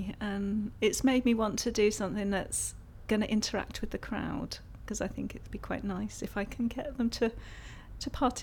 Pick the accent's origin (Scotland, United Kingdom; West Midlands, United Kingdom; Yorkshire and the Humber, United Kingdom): West Midlands, United Kingdom; I'm 36 and I'm from Shropshire.